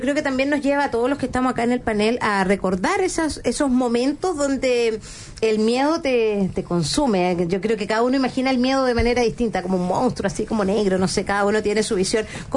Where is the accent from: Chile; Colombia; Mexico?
Chile; la idiosincrasia de nosotros como chilenos.